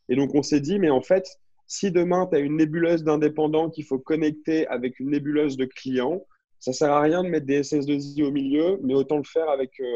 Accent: Lille, Hauts-de-France, France; moved away as an adult; Je suis un Lillois de base. Je suis né à Lille, j'ai fait toute ma scolarité là-bas. Ma famille est encore là-bas. Je suis parti après mon bac S à 18 ans.

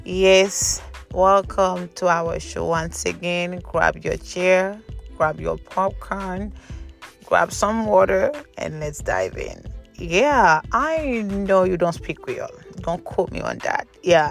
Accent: Haiti; now in Jacksonville, United States; Yes, I am Haitian. I was born in Haiti, but right now I'm currently living in Jacksonville

